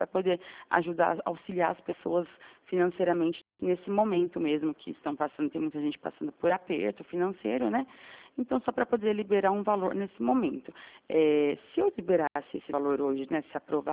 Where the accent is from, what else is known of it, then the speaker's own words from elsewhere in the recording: São Roque, São Paulo, Brazil; É que eu sou de São Roque também, trabalho em São Roque.